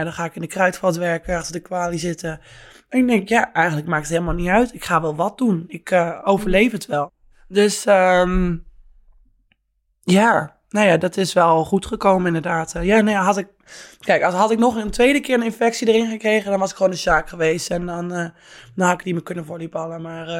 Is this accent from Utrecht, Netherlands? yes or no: yes; Schalkwijk, Utrecht, Netherlands; ik kom uit Schalkwijk, klein dorpje.